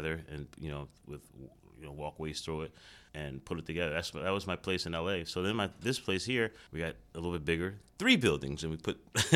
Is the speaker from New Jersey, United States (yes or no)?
yes; Sicklerville, New Jersey, United States; Well, I'm from Sicklerville, Camden County.